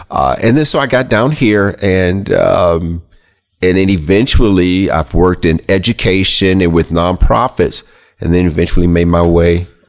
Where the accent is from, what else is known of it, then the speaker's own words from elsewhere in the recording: Ohio, United States; also born or lived in Michigan / Arizona; now in Tallahassee, United States; Well, I'm originally from Ohio.